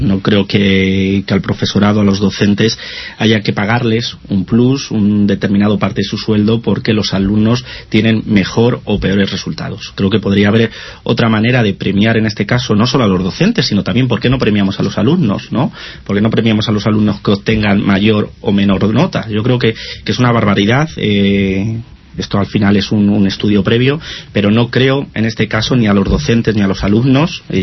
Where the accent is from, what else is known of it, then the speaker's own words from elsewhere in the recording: Spain; tanto los catalanes como los españoles que formamos parte de esta nación, pues España.